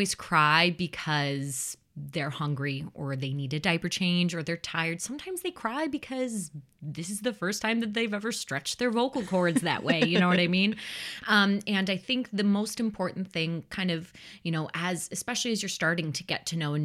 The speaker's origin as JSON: {"language": "English", "town": "Chicago", "region": "Illinois", "country": "United States", "tie": "born or raised there", "said": "So I grew up in the Chicagoland area."}